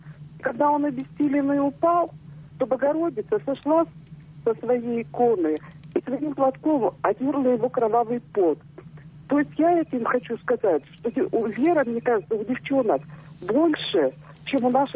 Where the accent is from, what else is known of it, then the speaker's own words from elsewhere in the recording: Yekaterinburg, Sverdlovsk Oblast, Russia; я из Екатеринбурга.